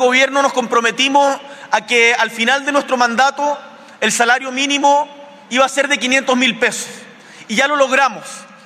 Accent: Punta Arenas, Magallanes, Chile; Una vez estaba haciendo puerta a puerta en la ciudad de donde vengo, en Punta Arenas

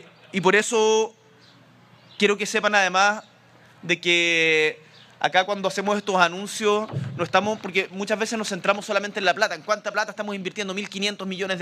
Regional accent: Punta Arenas, Magallanes, Chile; Yo soy de Punta Arenas, ustedes saben que soy del sur de Chile

